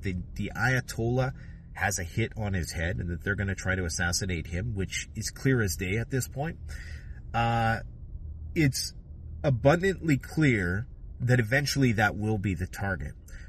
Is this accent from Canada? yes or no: yes; Canada; I speak in Americans in the third person because I'm Canadian